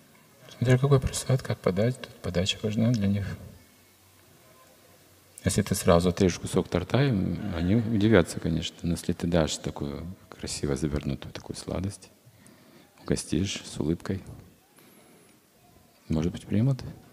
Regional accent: Belarus; Я из Беларуси.

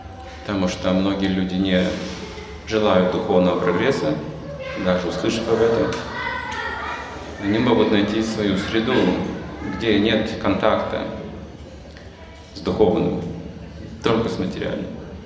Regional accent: Russia; И нам как-то было неприятно признаваться, что мы из России

